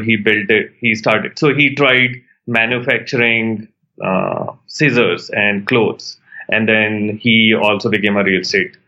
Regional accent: India; English is a second language; moved away as an adult; now in United States; India. I grew up in India. I did my undergrad from India. I came to US to do a PhD in chemistry/nanotechnology.

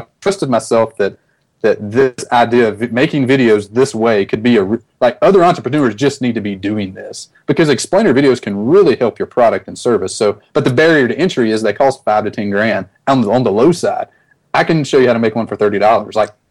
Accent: Mobile, Alabama, United States; And I grew up in Mobile, Alabama, and a guy that lived there, he was running his mayoral campaign

